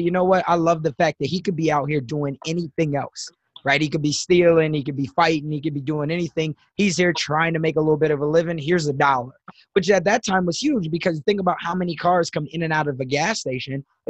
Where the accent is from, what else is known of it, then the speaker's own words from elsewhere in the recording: Chicago, Illinois, United States; also born or lived in Sioux City, Iowa; now in Omaha, United States; Because I grew up in South Side of Chicago before my family made the decision to move me to Sioux City, Iowa. So my entire life, I've been based out of the Midwest. Now I live in Omaha, Nebraska.